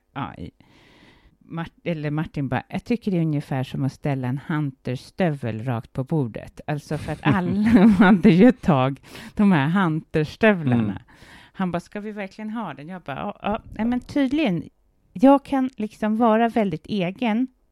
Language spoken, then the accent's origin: Swedish; Sweden; nej men hemma i Sverige, där är det så otroligt viktigt att vi, att det är snyggt hemma.